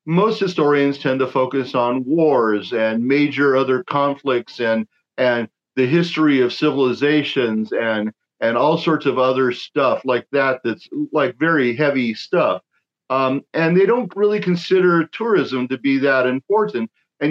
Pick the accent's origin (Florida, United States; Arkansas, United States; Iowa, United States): Florida, United States; Stuart; Well, I grew up in South Florida, close to Lake Okeechobee, down in the Stuart Martin County area.